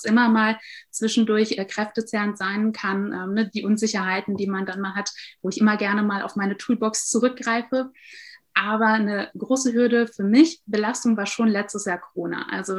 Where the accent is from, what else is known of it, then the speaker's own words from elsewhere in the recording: Rhineland, Germany; born there; Ich komme gebürtig aus dem Rheinland und habe es mich nach vielen Jahren wieder hier zurückverschlagen